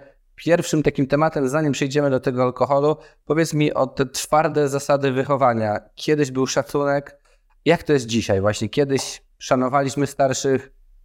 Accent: Nowy Sącz, Lesser Poland, Poland; now in Warsaw, Poland; a pochodzę z Nowego Sącza, odwrotnie, tam nie ma, na palcach bym policzył, że ktoś się rozwiódł

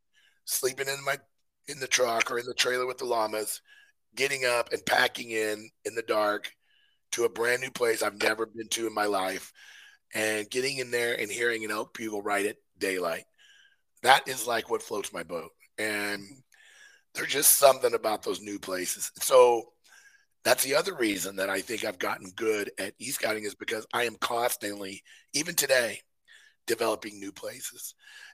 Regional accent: Missouri, United States; moved away; but I'm from Missouri. So until I moved here, I had a hard time letting bulls go by.

